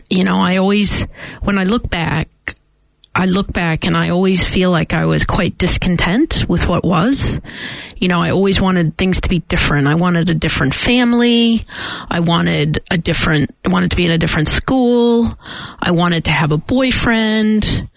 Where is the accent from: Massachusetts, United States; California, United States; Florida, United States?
Massachusetts, United States; I grew up in just outside of Boston, Massachusetts, Irish Catholic family.